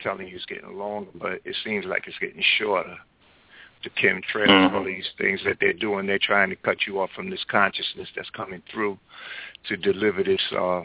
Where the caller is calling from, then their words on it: North Carolina, United States; I'm calling from North Carolina.